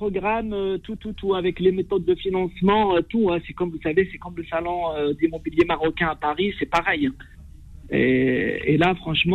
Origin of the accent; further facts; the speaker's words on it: Béjaïa Province, Algeria; Moi, je suis Algérien, je suis de la région de Béjaïa aussi